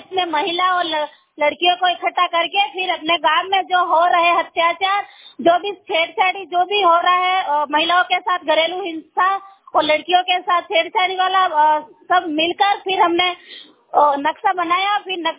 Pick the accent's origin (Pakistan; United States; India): India; Rishabhdev, Rajasthan; मैं ऋषभदेव थाने से हूँ।